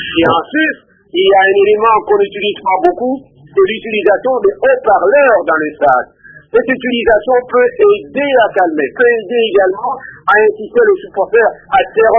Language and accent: French; DR Congo; chez nous, en République démocratique du Congo